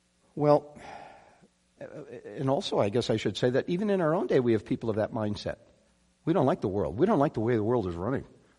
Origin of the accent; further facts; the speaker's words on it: Manitoba, Canada; I just moved from Texas, but if people asked me where I was from, I made sure I said, I'm from Manitoba. That's still Western Canada, right? That's where I'm from.